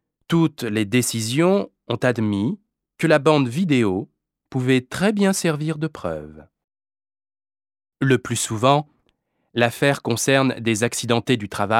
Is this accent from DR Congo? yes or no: no; Quebec, Canada; Chez nous, au Québec, cette question a été soulevée dans une soixantaine de décisions.